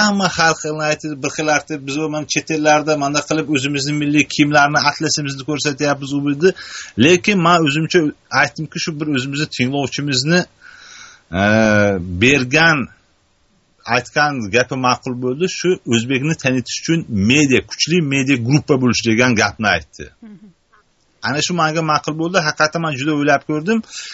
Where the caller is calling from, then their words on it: Moscow, Russia; Men Moskvadanman.